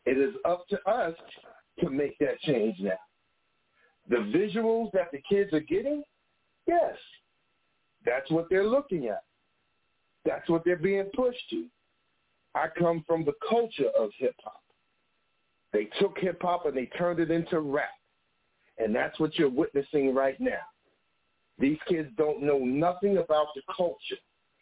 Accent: Queens, New York, United States; I, too, am from Queens, New York, and I came from

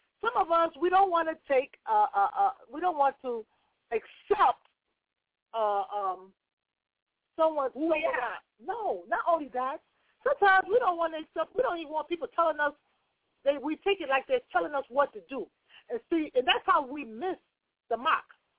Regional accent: United States; I was one of the very first United States citizens, you know, born and bred in the States, extradited to Ghana.

